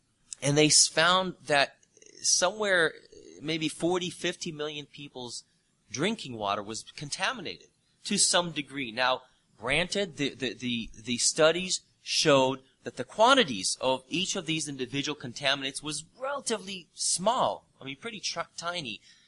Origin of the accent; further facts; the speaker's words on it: Kent, Ohio, United States; I grew up partly in Kent, in Ohio, on the Cuyahoga River throughout the 80s. I went to Kent State.